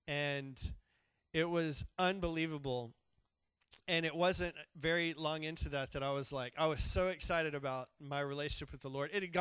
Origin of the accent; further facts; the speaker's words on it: Arkadelphia, Arkansas, United States; again, I'm from Arkadelphia.